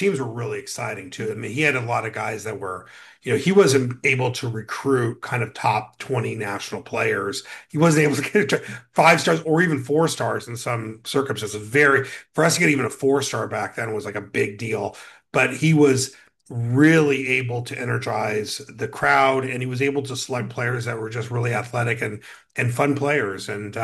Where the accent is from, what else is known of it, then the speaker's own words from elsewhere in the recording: Los Angeles, California, United States; When I grew up in Westchester in LA, so we had Loyola Marymount when I was young, making their run.